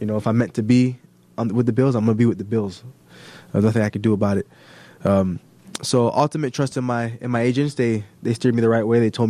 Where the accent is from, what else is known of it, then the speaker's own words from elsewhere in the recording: Canada; I am Canadian